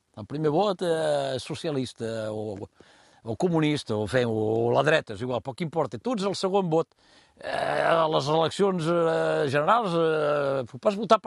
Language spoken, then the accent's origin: Catalan; Occitania, France; Nosaltres som catalans, però amb una personalitat particular, és que som ciutadans de França. Som de nació catalana, és una evidència, però som ciutadans de la República.